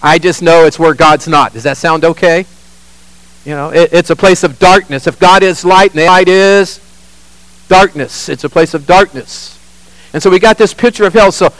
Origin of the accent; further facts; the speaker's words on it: Sacramento, California, United States; I grew up in Sacramento